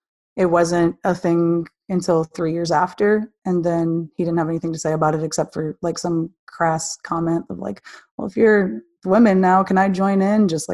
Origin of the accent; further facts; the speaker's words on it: Seattle, Washington, United States; born there; And I mean, I was born in Seattle, but have lived here most of my life.